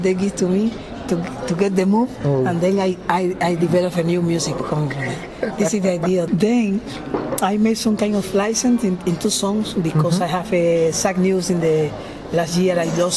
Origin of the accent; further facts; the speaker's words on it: Cuba; I don't need to do a tumbao whole time to show you that I'm Cuban.